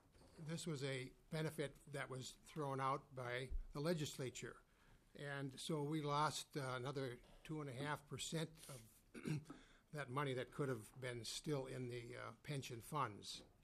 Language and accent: English; Minnesota, United States; I'm from Anoka County.